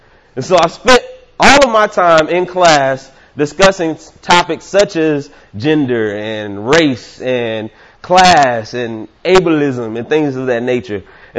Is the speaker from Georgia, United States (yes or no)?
yes; Atlanta, Georgia, United States; Now, I'm from the South, as I said, Atlanta, Georgia.